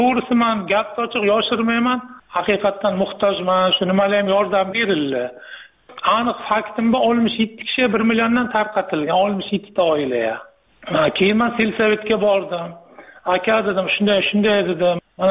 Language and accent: Uzbek; Qarshi, Qashqadaryo Region, Uzbekistan; O'zim Qarshi shahrida tug'ilib Qarshag'ira o'sib katta bo'lganman.